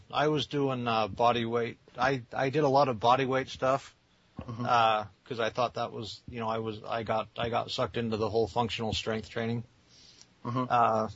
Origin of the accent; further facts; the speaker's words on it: Salt Lake City, Utah, United States; I'm from Salt Lake City, Utah.